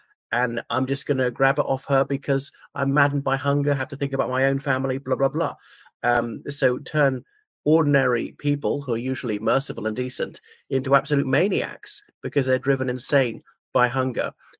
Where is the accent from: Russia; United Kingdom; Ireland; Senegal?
Ireland; from Ireland.